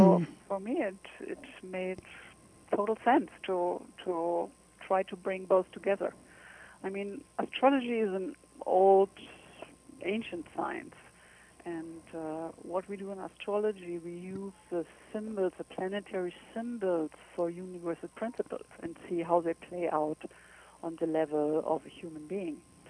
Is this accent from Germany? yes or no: yes; Germany; English is a second language; now in United States; Well, as you can tell, I am not true American. Mm-hmm. I'm from Europe, actually from Germany.